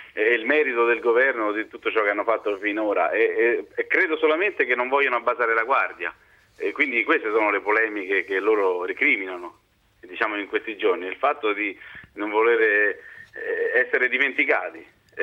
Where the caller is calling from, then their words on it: L'Aquila, Abruzzo, Italy; Chiamo da Roma, però comunque sono aquilano d'origine, sia di padre che di nonno, di bisnonno.